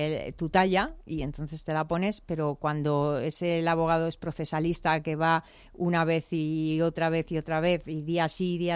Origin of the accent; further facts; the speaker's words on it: Madrid, Community of Madrid, Spain; he querido hacer un homenaje a mi ciudad, porque yo soy madrileña de alma y corazón, entonces adoro Madrid